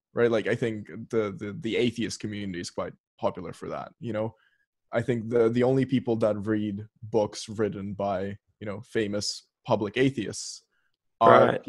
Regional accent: Perth, Western Australia, Australia; now in Sydney, Australia; I just moved to Sydney. I'm originally from Perth

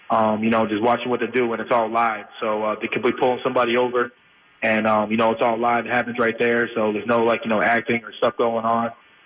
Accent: Tampa, Florida, United States; No, I'm from Tampa, Florida.

